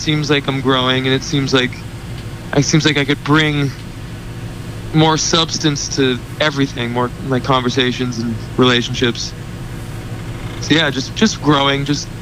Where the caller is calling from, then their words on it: Woodland Hills, California, United States; also born or lived in Boston; I'm in Woodland Hills out in California.